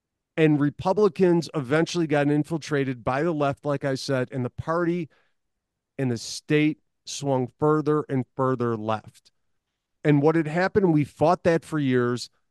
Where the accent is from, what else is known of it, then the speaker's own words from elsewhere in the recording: Illinois, United States; accent: Chicago; I'm originally from Illinois. You could still hear the Chicago accent when I talk sometimes. And I get this weird hybrid of Western and Chicago accents.